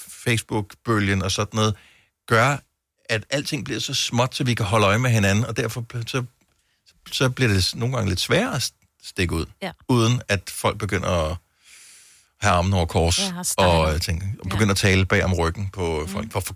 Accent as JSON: {"language": "Danish", "town": "Bogense", "region": "Region of Southern Denmark", "country": "Denmark", "tie": "born or raised there", "said": "Så jeg er opvokset i Bogense, og det bliver holder meget af byen."}